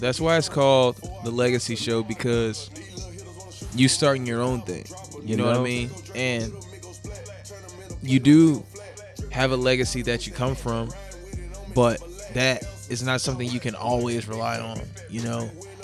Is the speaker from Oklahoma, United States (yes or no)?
no; Georgia, United States; Yeah, because I'm from Georgia, you know. You from Cali. I ain't from here like that.